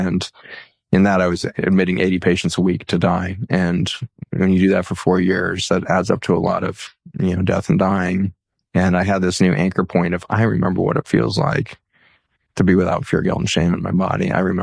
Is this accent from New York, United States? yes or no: no; Boulder, Colorado, United States; now in Virginia, United States; I grew up in Boulder, Colorado, used to driving in snow, no problem.